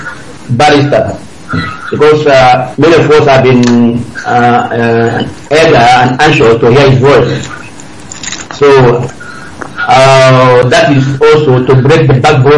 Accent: Umaka, Imo, Nigeria; now in Moscow, Russia; I'm calling from Moscow, Russia. I came from Umaka in OABA, Biafra land.

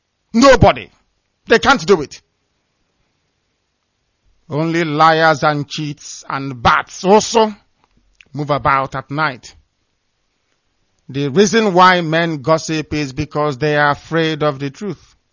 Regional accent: Ibeku, Abia, Nigeria; I come from Isiama Faruku in Ibeku. Ibeku is in Biafra land.

